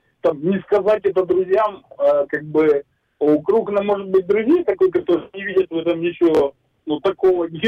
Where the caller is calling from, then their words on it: Kramatorsk, Donetsk Oblast, Ukraine; Краматорск.